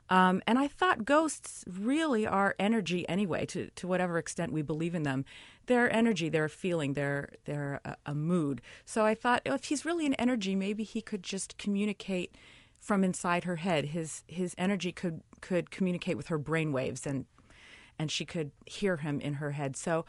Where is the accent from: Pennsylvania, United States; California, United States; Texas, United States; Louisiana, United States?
California, United States; No, I really wanted this. I grew up in California, and when I was a kid, there were always these ballot propositions at election time.